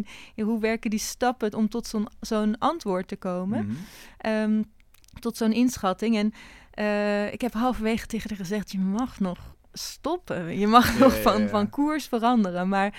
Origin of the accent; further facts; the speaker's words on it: Haarlem, North Holland, Netherlands; Ik ben in Haarlem opgegroeid.